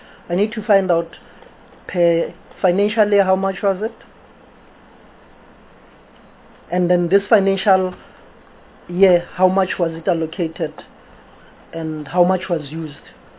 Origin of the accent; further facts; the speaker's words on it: Johannesburg, Gauteng, South Africa; I'm from Johannesburg